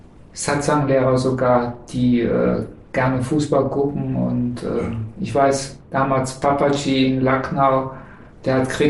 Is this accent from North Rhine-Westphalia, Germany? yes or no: yes; Cologne, North Rhine-Westphalia, Germany; Also gegen Köln. Ich komme aus Köln.